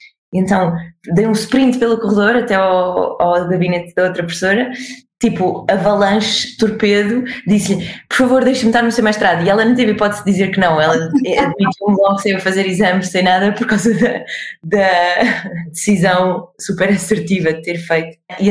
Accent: Oeiras, Lisbon, Portugal; Nasci em Lisboa, cresci entre Oeiras e Lisboa, vivi a minha infância em Oeiras e depois cresci entre os dois

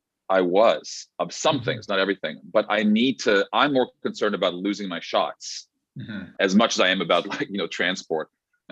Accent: South Africa; now in Vancouver, Canada; We've lived here since 1990. So it's a little while here. It's funny, you know, we always wanted to move to the States. We're from South Africa.

